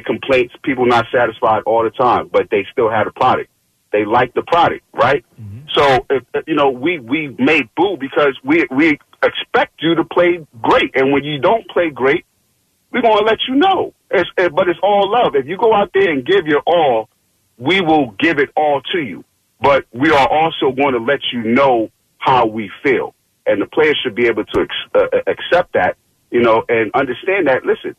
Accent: Philadelphia, Pennsylvania, United States; now in Wilmington, United States; It's Philly. Listen, we are a hard city. I grew up, I'm in Wilmington now, but I grew up in North Philly. We love hard. We play hard.

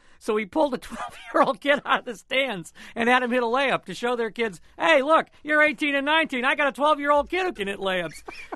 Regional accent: Worcester, Massachusetts, United States; all the way from my hometown, Worcester Sharks.

